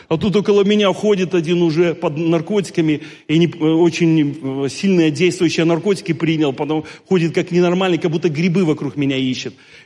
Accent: Belarus; я из Беларуси

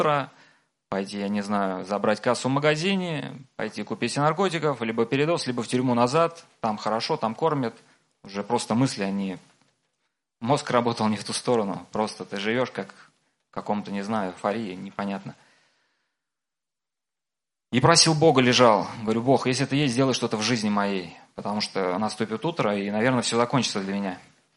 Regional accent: Moscow, Russia; Я из Москвы, приехал в гости. У нас церковь в Москве называется Часовня на Голгофе.

